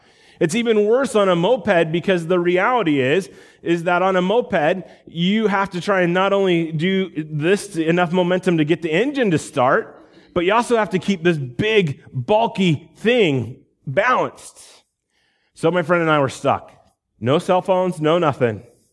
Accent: Iowa, United States; you guys know that I grew up in Iowa.

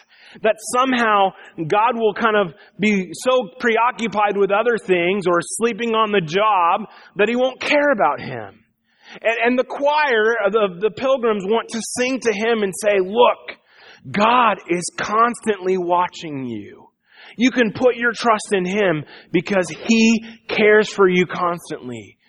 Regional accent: Iowa, United States; I grew up in Iowa.

